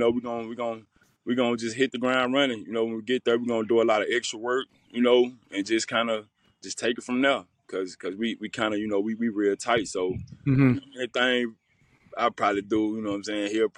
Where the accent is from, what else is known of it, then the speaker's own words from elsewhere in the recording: Laurel, Mississippi, United States; I'm back in Mississippi, back in my hometown in Laurel, Mississippi.